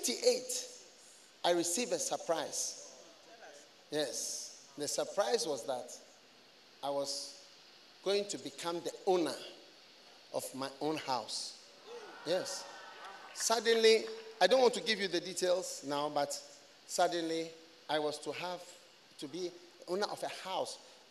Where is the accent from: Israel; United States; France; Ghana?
Ghana; also born or lived in Switzerland; because I'm Swiss also, apart from being Ghanaian. Yes, I'm also Swiss.